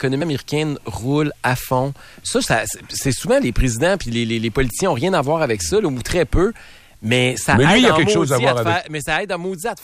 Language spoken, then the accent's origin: French; Canada; en tant que Canadien qui avons élu